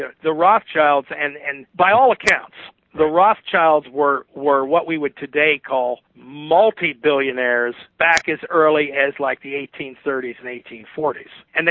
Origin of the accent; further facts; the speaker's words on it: United States; I say that unfortunately as an American, unfortunately my nation, my tax dollars, the blood and treasure of this country